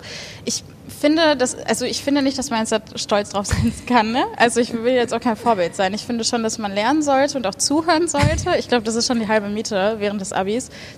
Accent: Bochum, North Rhine-Westphalia, Germany; also born or lived in Hattingen; ich bin in Bochum groß geworden, aber ich bin Hattingen geboren.

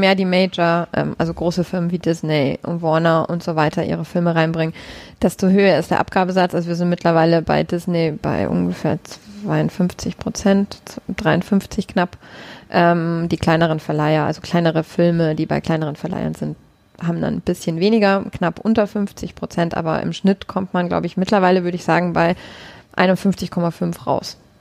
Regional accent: Munich, Bavaria, Germany; ich bin ja Münchnerin

